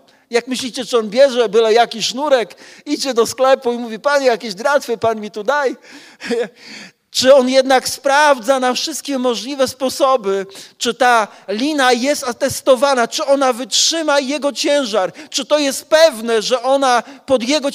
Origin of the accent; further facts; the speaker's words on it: Szczytno, Warmian-Masurian Voivodeship, Poland; ja się wychowałem w zborze w Szczytnie